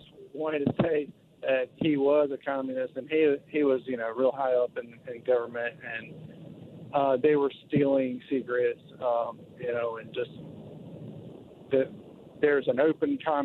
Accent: Florence, United States; I'm headed to my hometown of Florence, home of a certain famously corrupt politician.

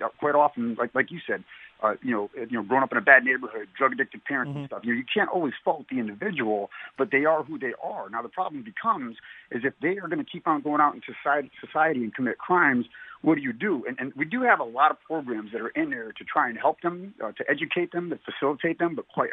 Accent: Middletown, Connecticut, United States; I grew up here in Connecticut in Middletown, Connecticut. Went to high school there. I served in the Connecticut Army National Guard for over 30 years.

